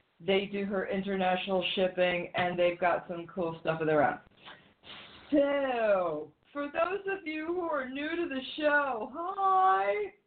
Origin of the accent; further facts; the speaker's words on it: United States; it's like, yeah, I'm sorry, I'm calling from America. Please don't hate me.